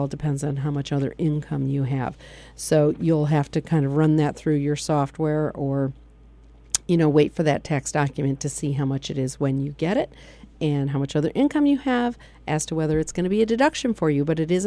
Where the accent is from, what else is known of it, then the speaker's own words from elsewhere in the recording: Michigan, United States; you know, it's funny, I came here from Michigan.